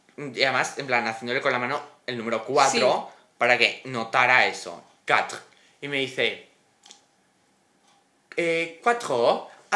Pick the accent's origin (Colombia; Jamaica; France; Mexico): France; first language fr; Spanish is a second language; O sea, perdona, yo soy francés nativo.